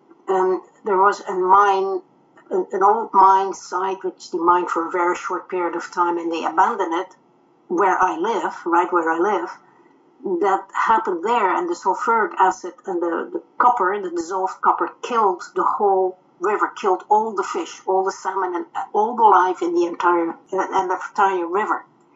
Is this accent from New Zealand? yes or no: no; Netherlands; was that I came from Holland. I was born post-war. I had two parents that were both involved in the underground resistance.